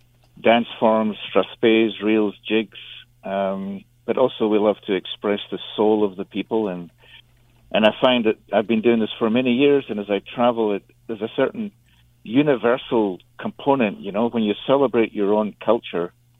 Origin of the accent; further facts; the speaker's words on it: Scotland, United Kingdom; accent: Scottish; As you can tell from my accent, I am from Scotland.